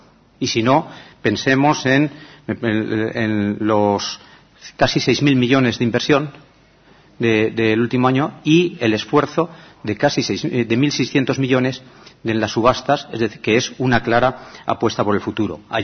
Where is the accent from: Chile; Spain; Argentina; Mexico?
Spain; nosotros, como sociedad, como españoles